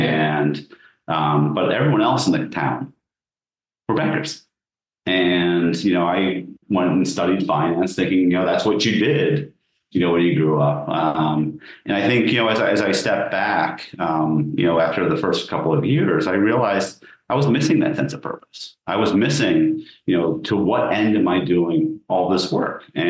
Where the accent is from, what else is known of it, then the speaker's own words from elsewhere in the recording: United States; I grew up outside of New York City